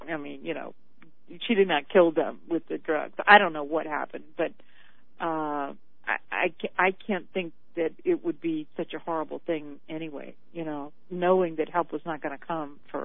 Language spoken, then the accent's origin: English; Louisiana, United States; I'm from Louisiana